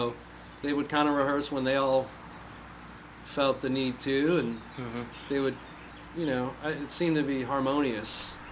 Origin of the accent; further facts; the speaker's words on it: Canada; I said, "I'm from Canada,"